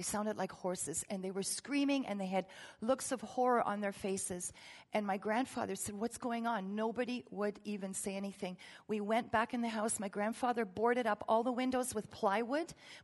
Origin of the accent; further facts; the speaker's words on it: Toronto, Ontario, Canada; born there; also born or lived in Germany; I was born in Toronto to a woman who tried to abort me